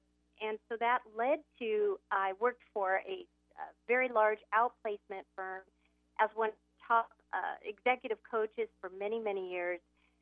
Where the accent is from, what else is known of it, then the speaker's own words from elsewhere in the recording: Carmel, California, United States; Well, I grew up just a little bit north of you in Carmel, California, Carmel. And beautiful place.